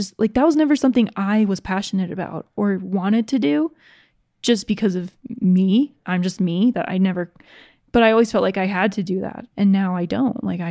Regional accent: Georgia, United States; I grew up in Georgia.

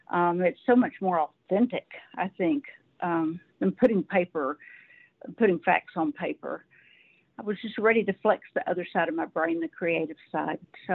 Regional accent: the South, United States; I was raised in the South. I'm a Southern girl.

